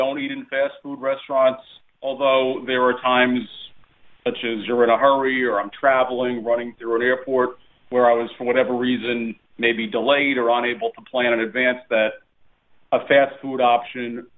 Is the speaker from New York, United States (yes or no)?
yes; New York, United States; I was an only child. I grew up in a family with a lot of great food. We were Italian-American growing up in New York, and everybody was literally an amazing cook.